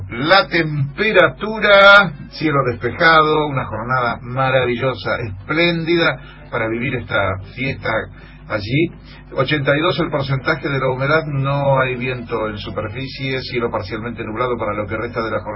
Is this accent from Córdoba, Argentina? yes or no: no; Apóstoles, Misiones, Argentina; now in Río Mayo, Argentina; desde Río Mayo, en Chubut. Mucho frío acá. En realidad yo soy de Apóstoles, Misiones, pero hace 9 años que estoy en Río Mayo.